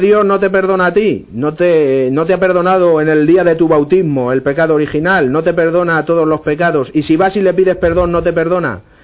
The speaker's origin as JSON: {"language": "Spanish", "town": "Syracuse", "region": "Sicily", "country": "Italy", "also_born_or_lived": "Spain", "said": "yo soy de Italia, ¿no? De una isla que se llama Sicilia, y allí hay una ciudad que se llama Siracusa. Pues ahí nací yo. Lo que pasa es que mi madre es de aquí, de España, de los Montes de Toledo"}